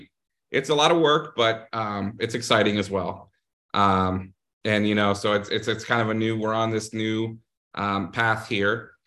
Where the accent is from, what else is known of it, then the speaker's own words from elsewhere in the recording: Columbus, Ohio, United States; I grew up here in Columbus. I grew up in Grandview. You know, graduated from high school, Grandview Heights, went to school, Indianapolis at Butler University. I moved back to Columbus in 2009, and I'm here to stay.